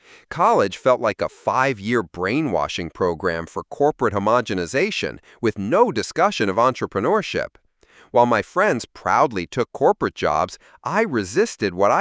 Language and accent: English; Chicago, Illinois, United States; Growing up in Chicago as an overweight kid with minimal parental supervision